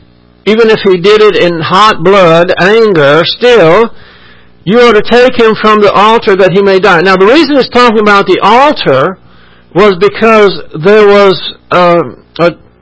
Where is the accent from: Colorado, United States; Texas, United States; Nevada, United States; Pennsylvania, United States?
Texas, United States; You know, I'm glad that I'm a Texan for several reasons